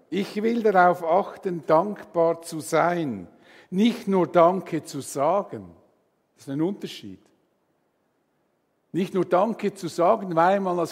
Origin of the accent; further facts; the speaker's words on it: Switzerland; Wir haben sehr viel als Schweizer.